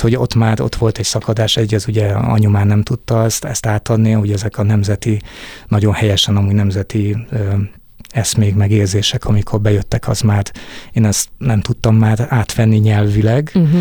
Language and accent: Hungarian; Kaposvár, Somogy, Hungary; born there; És akkor én már Kaposváron, bátyámmal együtt Kaposváron születtünk.